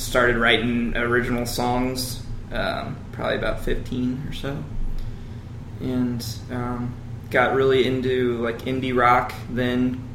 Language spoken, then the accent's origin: English; Missouri, United States; yeah, I grew up in St. Louis County and moved to the city about 2 years ago.